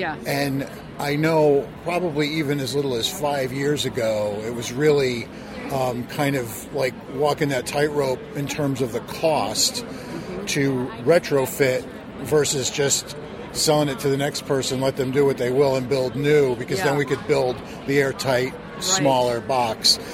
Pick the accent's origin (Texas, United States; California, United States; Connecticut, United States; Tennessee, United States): Connecticut, United States; Waterbury; at Latham Park, right in my hometown of Waterbury.